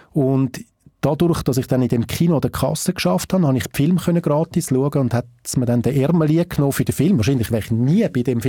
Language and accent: German; Winterthur, Zurich, Switzerland; Ich komme ja aus einer Arbeiterfamilie. Mein Vater war Arbeiter gsi, der Sulzer. Bin zu Winterthur aufgewachsen